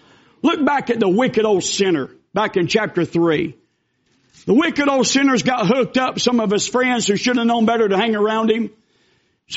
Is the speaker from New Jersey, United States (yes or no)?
no; Lakeland, Georgia, United States; I said, I'm from Lakeland, Georgia, South Georgia. I'm about 30 minutes from Florida.